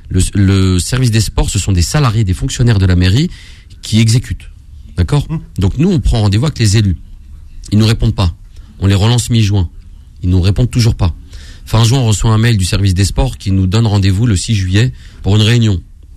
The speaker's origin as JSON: {"language": "French", "country": "France", "tie": "born there", "said": "je suis français, je suis né en France"}